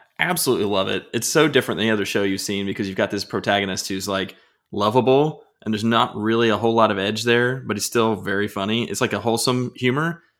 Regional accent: Midwest, United States; I'm from the Midwest. I don't have that kind of an accent.

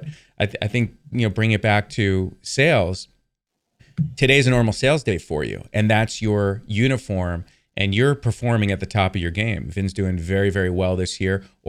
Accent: New York, United States; I grew up in Long Island. I love waking up in the snow

